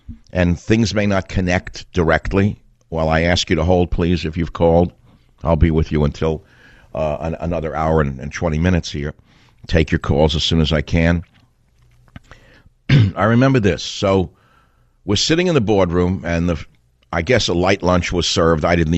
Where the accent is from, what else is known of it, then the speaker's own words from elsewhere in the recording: New York, United States; I come from New York. I know what loser communists look like, sound like, walk like, talk like.